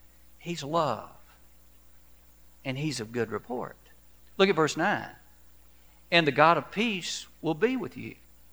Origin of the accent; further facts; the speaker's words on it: Augusta, Georgia, United States; Well, undoubtedly, this guy didn't know I was originally from Augusta, Georgia.